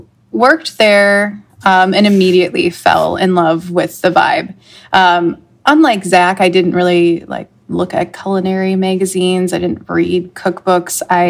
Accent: Tulsa, Oklahoma, United States; I grew up in Tulsa. I was at the time living in my parents' basement after my failed Denver experience.

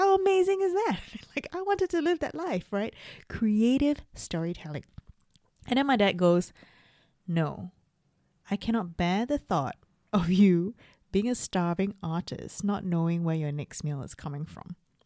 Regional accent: Singapore; born there; I was born in Singapore. And Singapore does not allow dual citizenship. That means I cannot have two passports from two different countries.

